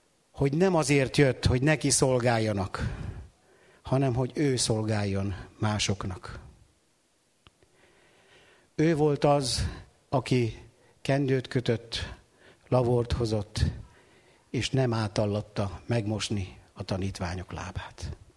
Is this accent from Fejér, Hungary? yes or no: no; Sajószentpéter, Borsod-Abaúj-Zemplén, Hungary; born there; Sajó-Szentpéteri körzetben ő 11 gyülekezetet látogatott 16 éven keresztül. Én ott születtem